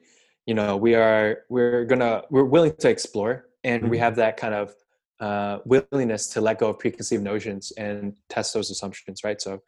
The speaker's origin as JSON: {"language": "English", "country": "United States", "said": "the client just resonates with me because I'm American and I know where they're coming from"}